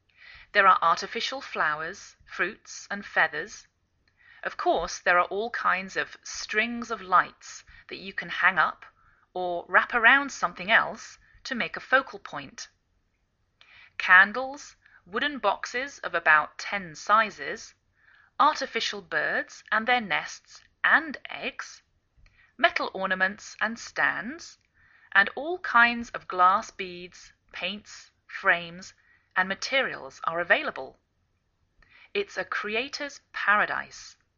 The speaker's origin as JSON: {"language": "English", "region": "England", "country": "United Kingdom", "lives_now": "United States"}